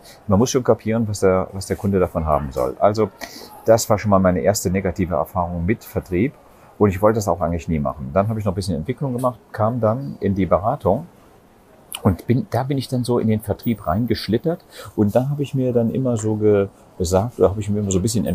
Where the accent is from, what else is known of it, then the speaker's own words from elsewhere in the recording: Trier, Rhineland-Palatinate, Germany; um 11.39 Uhr geht mein Zug weiter nach Trier, in meine Heimatstadt.